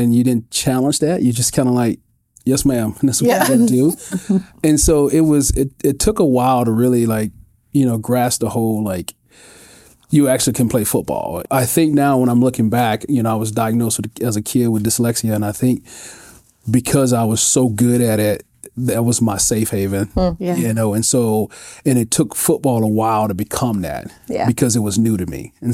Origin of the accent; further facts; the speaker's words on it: Flora, Mississippi, United States; I'm a Southerner. I'm from Mississippi. Grew up in a little small town called Flora, and, you know, it was a farm town